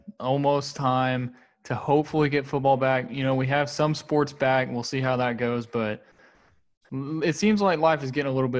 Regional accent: Conway, Arkansas, United States; growing up in Conway in Central Arkansas, 103.7 The Buzz it's the station.

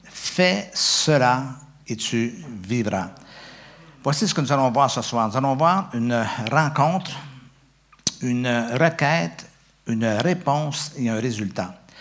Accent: Quebec, Canada; Et derrière tout cet accent, il y a le fait qu'on est un petit peuple de à peu près 7 millions de francophones.

